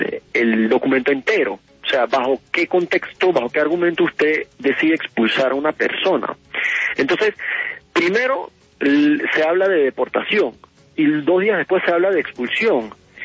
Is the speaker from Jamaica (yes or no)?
yes; Jamaica; ¿Por qué me mandan a Panamá si yo soy jamaicano también?